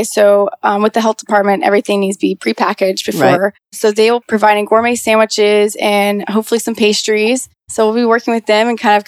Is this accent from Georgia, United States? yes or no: yes; Atlanta, Georgia, United States; also born or lived in Savannah; I was born and raised in Savannah, moved to Atlanta when I was about 9. I've been here ever since.